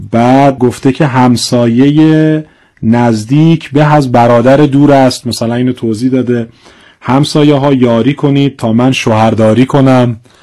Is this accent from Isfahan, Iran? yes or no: no; Tehran, Tehran Province, Iran; به جهتی که بچه تهران هستم، مسائل تاریخ تهران برام خیلی جذابه